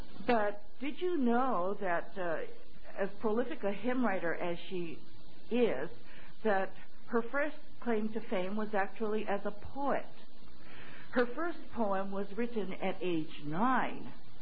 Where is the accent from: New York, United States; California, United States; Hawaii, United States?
Hawaii, United States; Honolulu; I'm from Honolulu, Hawaii.